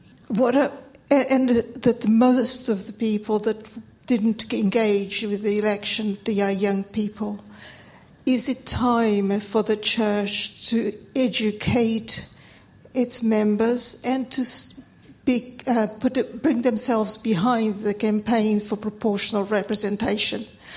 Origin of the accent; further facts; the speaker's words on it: Hitchin, East of England, United Kingdom; I come from Hitchin, North Hertfordshire.